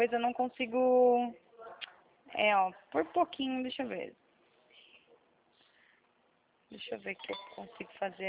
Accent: Rio Claro, São Paulo, Brazil; Eu sou de São Paulo, do interior.

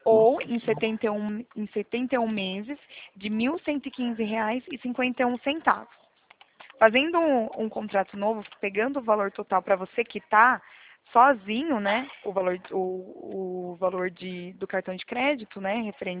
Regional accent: São Paulo, Brazil; sou daqui do interior de São Paulo.

